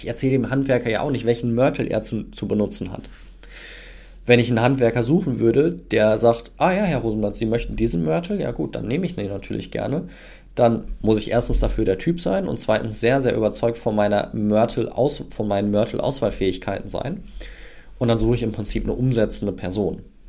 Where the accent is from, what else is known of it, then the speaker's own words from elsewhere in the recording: North Rhine-Westphalia, Germany; Wir kommen aus dem Pott, wir reden so, wie uns die Schnauze gewachsen ist.